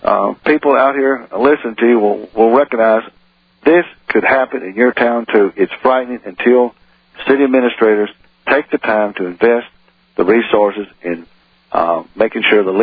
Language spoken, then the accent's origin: English; the South, United States; Well, I'm from the South, and most Southerners have those views.